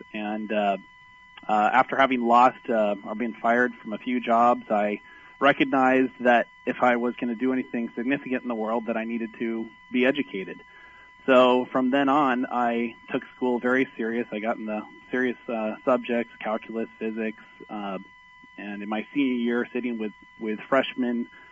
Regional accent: California, United States; Well, I'm true blue from Southern California, and I grew up in a normal family.

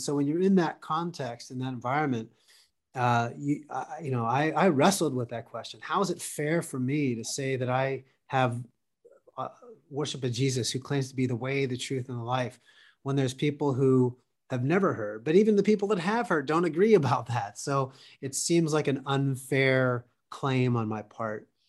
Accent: Pennsylvania, United States; Yeah, no, I grew up in Pennsylvania, is where I was born and raised. And I grew up in a Christian home.

